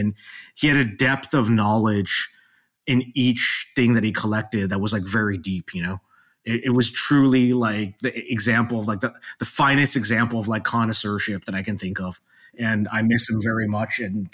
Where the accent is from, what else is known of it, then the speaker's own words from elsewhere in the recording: Maryland, United States; I remember growing up in Maryland, there was a comic books and card store at the Inner Harbor called Jeppy's.